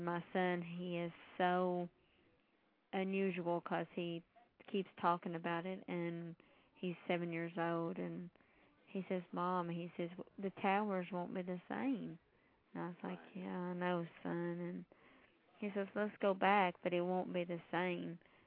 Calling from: Kentucky, United States; I'm calling from Kentucky.

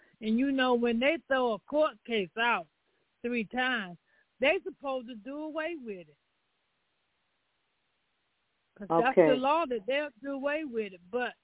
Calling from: Chesapeake, Virginia, United States; I'm calling from Chesapeake, Virginia.

